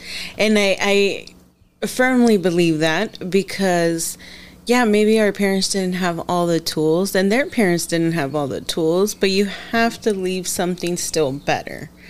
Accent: San Diego, California, United States; also born or lived in Los Angeles; I was born in LA, and you know, I was raised here in San Diego, but I still, till this day, I have family in LA.

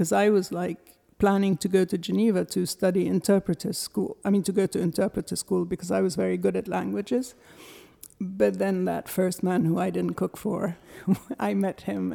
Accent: Beirut, Lebanon; also born or lived in Syria; I have a love-hate relationship to my home country, or one of my home countries, because Syria is the other. I love it because, well, I love my mother and my father when he was alive, and the family and my friends and the food and the sea. And now Beirut is very ugly

